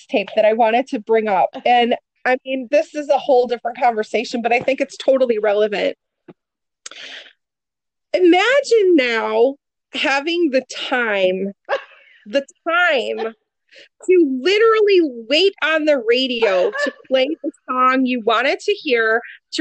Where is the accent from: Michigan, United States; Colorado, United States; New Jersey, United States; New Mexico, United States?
Michigan, United States; Detroit; And then here I am, born and raised in Detroit.